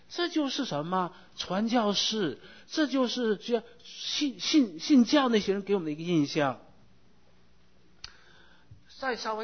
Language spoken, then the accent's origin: Chinese; Shenyang, Liaoning, China; born there; 我出生在中国的辽宁沈阳啊，辽宁沈阳大家都知道在中国东北啊，